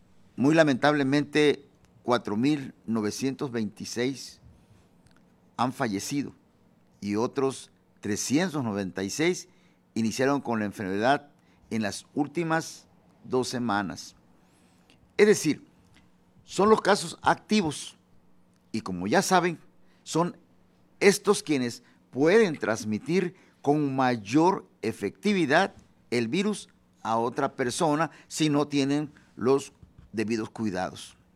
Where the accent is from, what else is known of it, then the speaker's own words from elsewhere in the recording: Veracruz, Mexico; Cada municipio es un equipo y todos, pero todos somos veracruzanos.